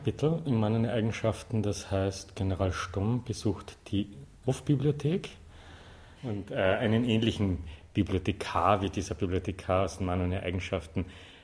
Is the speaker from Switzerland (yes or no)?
no; Austria; Weil als Österreicher und gelernte Österreicher müsste man das Buch eigentlich gelesen haben.